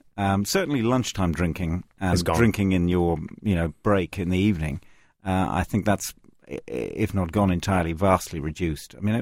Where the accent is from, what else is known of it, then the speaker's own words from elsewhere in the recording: Ireland; moved away as an adult; I was brought up in Ireland